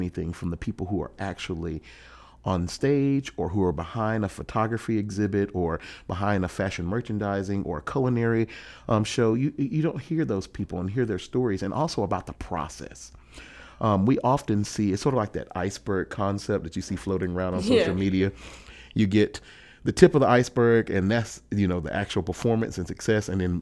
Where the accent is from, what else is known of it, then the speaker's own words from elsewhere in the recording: West Blockton, Alabama, United States; born there; I was actually born in a small town about 3.5 hours south of here called West Blockton, Alabama. It's off exit 97.